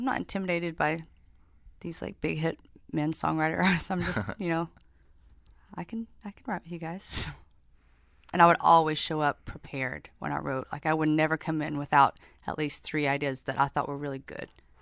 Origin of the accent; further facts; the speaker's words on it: Knoxville, Tennessee, United States; now in Nashville, United States; Yes, I live in Nashville. I'm from Knoxville, but live in Nashville.